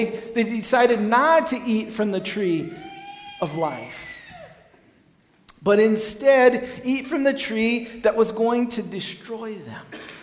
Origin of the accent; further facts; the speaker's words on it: Cherokee, United States; when I was a kid, growing up in Cherokee